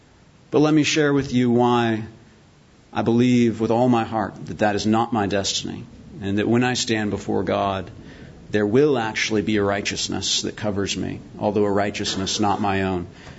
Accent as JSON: {"language": "English", "town": "Poulsbo", "region": "Washington", "country": "United States", "tie": "born or raised there", "also_born_or_lived": "Bremerton", "said": "I was born in Bremerton, and I was raised in Paulsboro, Washington. I'm a graduate of North Kitsap High School, so this is very much my neck of the woods, as it were."}